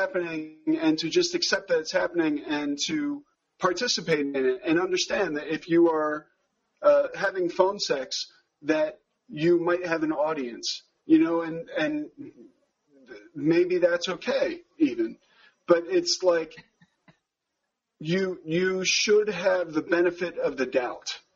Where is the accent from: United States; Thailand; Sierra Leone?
United States; you and I, grew up in a particular time in America.